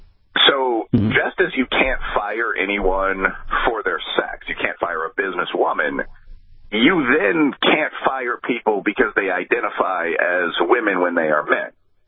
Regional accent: Chicago, Illinois, United States; I'm from Chicago, lived on the South Side originally

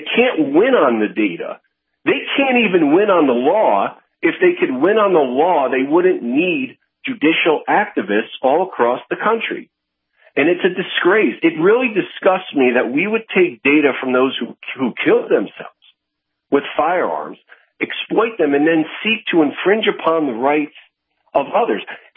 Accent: Northeast, United States; I'm from the Northeast originally.

